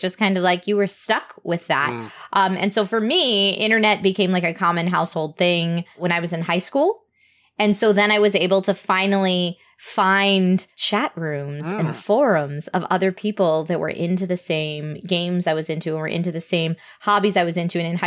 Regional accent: Pennsylvania, United States; I am originally from a rural town in Pennsylvania, about an hour outside of Philadelphia. I grew up in a really, really, it was a very, very tiny town

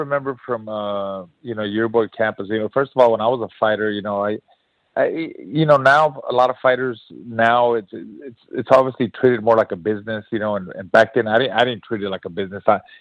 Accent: Houston, Texas, United States; not being too far from my hometown of Houston. It's just down the road.

